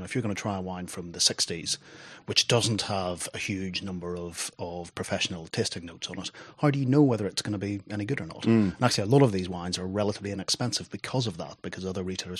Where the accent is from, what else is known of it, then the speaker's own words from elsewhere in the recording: Ireland; moved away as an adult; now in England, United Kingdom; No, I grew up in Ireland, but I came over to England for university and have stayed here ever since. That was probably 15, 16 years ago.